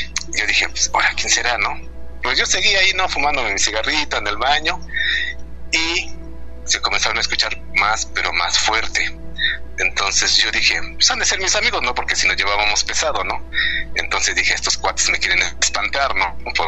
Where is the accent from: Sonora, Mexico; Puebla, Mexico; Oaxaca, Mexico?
Puebla, Mexico; porque somos de Puebla